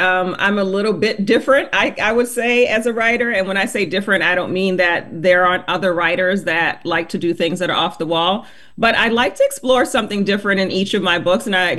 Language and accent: English; New Orleans, Louisiana, United States; There's a very interesting vibe to growing up in New Orleans. And so I wanted to share some of that in the book.